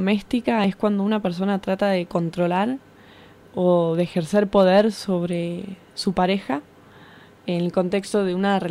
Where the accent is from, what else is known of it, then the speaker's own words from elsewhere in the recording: Buenos Aires, Argentina; soy de Argentina, Buenos Aires. Estoy acá hace 6 años más o menos